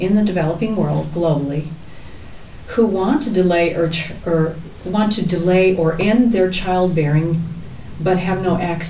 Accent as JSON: {"language": "English", "region": "Midwest", "country": "United States", "also_born_or_lived": "Tucson, United States", "said": "I'm originally from the Midwest, so the Sonoran Desert was just an exotic thing of beauty to me."}